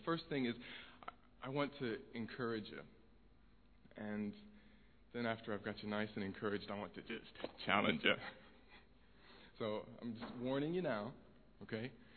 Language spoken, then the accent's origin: English; Indianapolis, Indiana, United States; I am American. I grew up in a city called Indianapolis. It's near Chicago, for those of you who are somewhat familiar with that part of America.